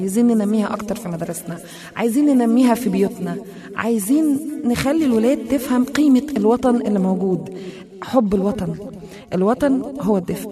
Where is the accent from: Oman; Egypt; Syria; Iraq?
Egypt; وتقول له أنا مصري، تحس كده باعتزاز وتحس بحنين وتحس إن أنت لا، ده وطني، ده ما يتبدلش